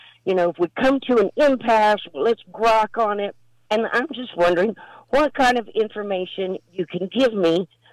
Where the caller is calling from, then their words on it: Crawfordville, Florida, United States; I am from Crawfordville, Florida.